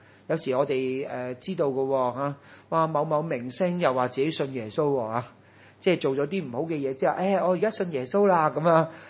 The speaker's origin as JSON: {"language": "Cantonese", "country": "Hong Kong"}